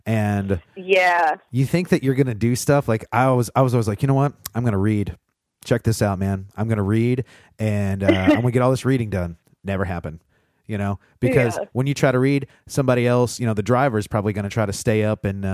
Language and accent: English; Indiana, United States; Now, granted, I'm from Indiana, but I'll let it slide. Kentucky's pretty darn close to me.